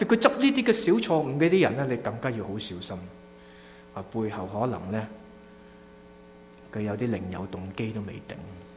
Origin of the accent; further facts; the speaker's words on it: China; 当然呢句说话咧，啊，对于今日特别我哋中国人咧，系，哎，真系几困难嘅